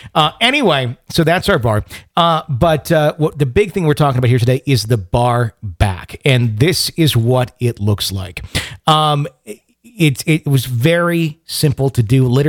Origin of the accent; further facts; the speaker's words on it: Wisconsin, United States; But being from Wisconsin, it was kind of neat because I'm from Wisconsin.